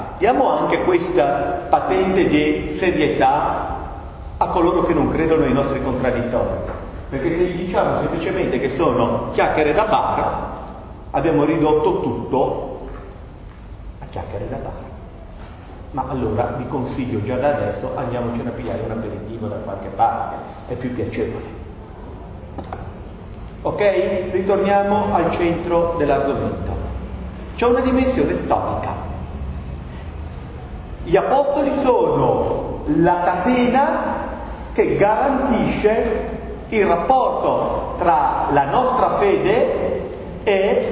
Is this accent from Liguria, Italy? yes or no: yes; Nervi, Liguria, Italy; born there; che sono nato a Nervi e non sono nato a Quarto, e che ho 46 anni e 3 mesi.